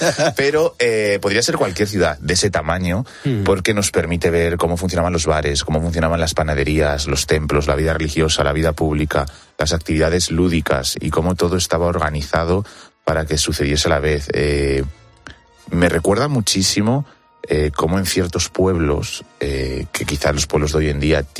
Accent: Castilla-La Mancha, Spain; yo que vivo cerca de Segóbriga y soy manchego

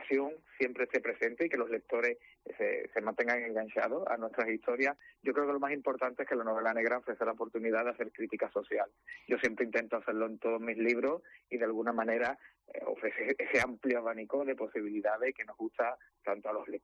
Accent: Cádiz, Andalusia, Spain; Soy de Cádiz, por lo que siempre me he sentido muy cómodo escribiendo desde la ciudad que me vio crecer

